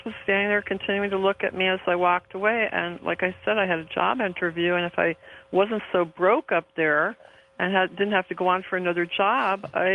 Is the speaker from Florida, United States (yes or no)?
yes; Florida, United States; from Southeast Florida.